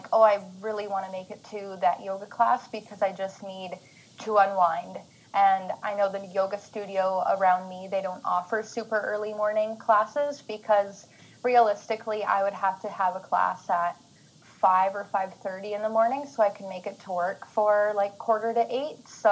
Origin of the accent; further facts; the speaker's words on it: British Columbia, Canada; I live in a small city / town on Vancouver Island. I'm from British Columbia, Canada.